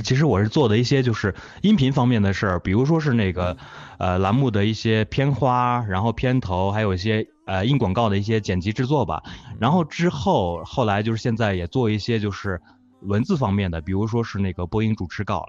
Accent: Inner Mongolia, China; 不是，我是内蒙古的。

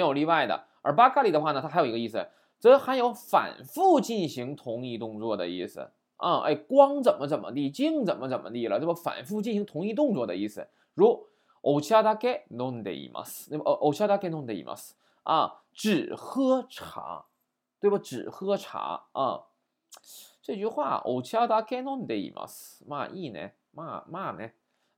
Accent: China; 你看我们中国人，比如中国人怎么说呀？

